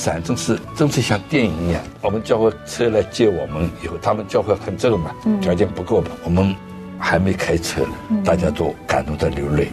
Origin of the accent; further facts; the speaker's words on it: Shanghai, China; 但是我说我是个上海人，但我也是个基督徒